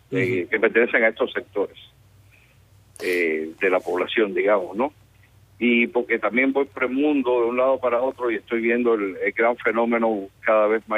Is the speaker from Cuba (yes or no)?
yes; Cuba; born there; gente norteamericana, como mi abuelo y toda la familia paterna, que emigraron de Estados Unidos hacia Cuba. Yo nací en Cuba porque ellos emigraron buscando un país mejor. A principios del siglo, en 1918, emigraron para Cuba.